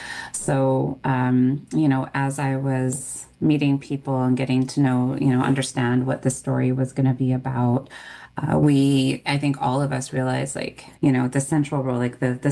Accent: British Columbia, Canada; born or raised there

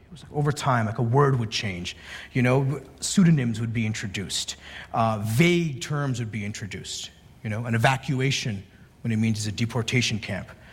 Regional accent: Canada; where I grew up in Canada

